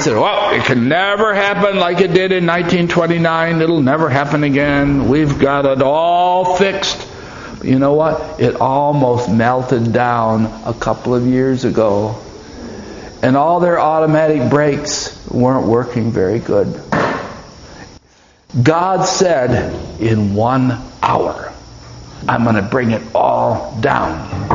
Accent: New York, United States; So when I tell people I'm from New York, I say I'm from upstate New York. I'm from northern New York.

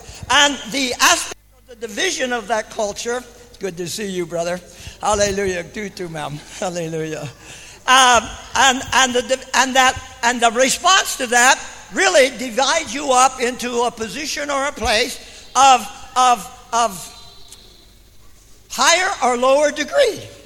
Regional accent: United States; I was brought up in the United States. We have a Declaration of Independence.

